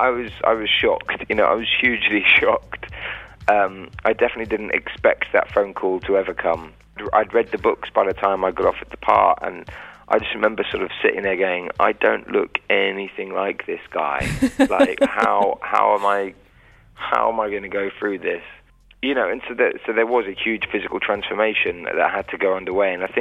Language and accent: English; England, United Kingdom; I mean, it was a whole lifestyle change for me as an Englishman.